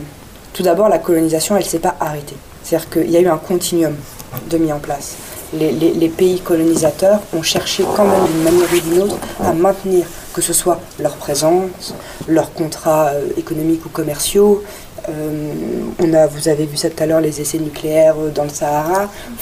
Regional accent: France; Je suis née en France, j'ai grandi dans un endroit où il y avait très peu de personnes issues de l'immigration.

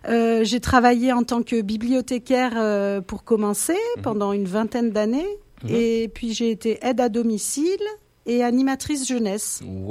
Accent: France; j'ai 41 ans, je suis française d'origine allemande

